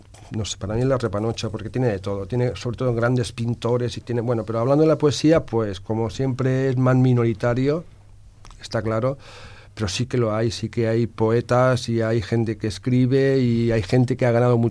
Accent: Valencian Community, Spain; yo soy valenciano, ¿por qué no escribir en valenciano? Aunque no se me haya enseñado en la escuela

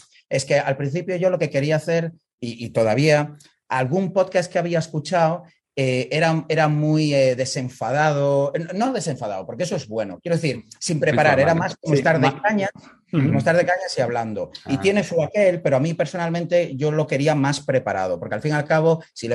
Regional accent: Spain; soy español, me encantaría emprender sobre todo en Galicia, porque pues un poco, ¿sabes? Yo he estudiado en España, me he ido a hacer pasta a otro país

